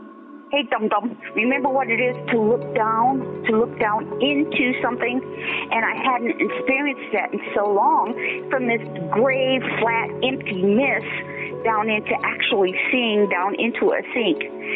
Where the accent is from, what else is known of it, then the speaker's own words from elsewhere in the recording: Buffalo, New York, United States; I'm from Buffalo, New York.